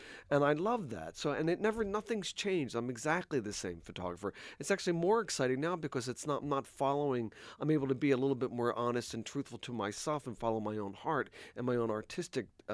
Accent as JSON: {"language": "English", "region": "New York", "country": "United States", "said": "And you know, I don't give up quite so easy. I'm a New Yorker."}